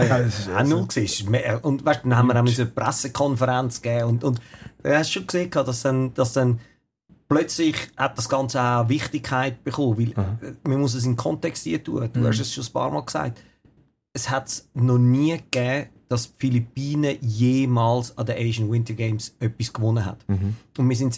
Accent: Switzerland; wir sind ja alle in der Schweiz aufgewachsen

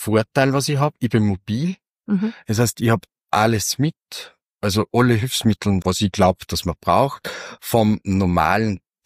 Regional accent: Micheldorf, Upper Austria, Austria; Ich komme aus Micheldorf

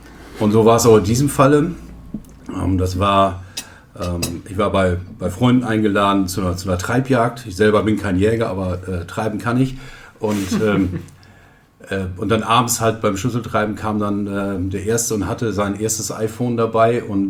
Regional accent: Hopsten, North Rhine-Westphalia, Germany; Ich bin aufgewachsen, geboren in Hopsten in Westfalen. Wer nicht weiß, wo das ist zwischen Osnabrück und Rheine in etwa. Bin 54 Jahre alt gerade geworden und lebe hier mit meiner Frau und meiner Tochter im Ort

